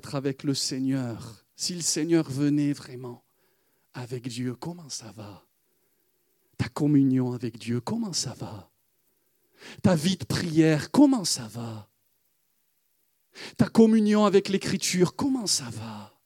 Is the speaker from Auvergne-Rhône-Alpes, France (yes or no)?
no; Rognac, Provence-Alpes-Côte d'Azur, France; moi je viens du Midi, je suis né au bord de l'étang de Berre, à Rognac.